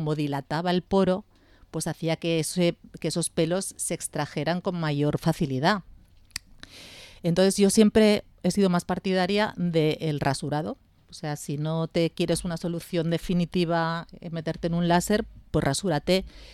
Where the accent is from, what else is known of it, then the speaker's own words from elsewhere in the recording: Spain; Sí que es cierto que somos españoles